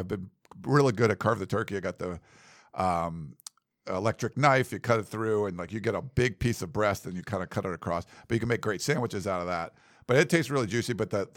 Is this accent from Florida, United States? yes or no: no; Massachusetts, United States; now in Los Angeles, United States; When I moved, I came here from Massachusetts. To L.A.